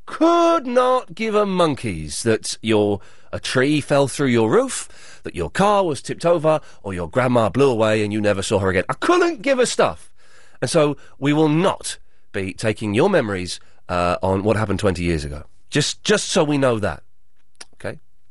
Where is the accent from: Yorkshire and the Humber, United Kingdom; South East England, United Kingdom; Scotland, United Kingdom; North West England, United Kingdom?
South East England, United Kingdom; Slough; Now, I come from the Britwell Estate on Slough. I've done good.